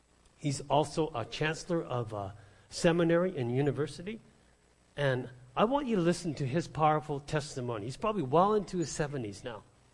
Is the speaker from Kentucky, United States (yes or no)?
no; New York City, New York, United States; born there; I was born in New York City, and I took that very personally.